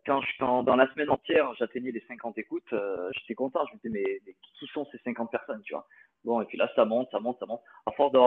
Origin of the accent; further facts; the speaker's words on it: France; ça se fait parce que je suis français de base et que j'en connais beaucoup plus, quoi.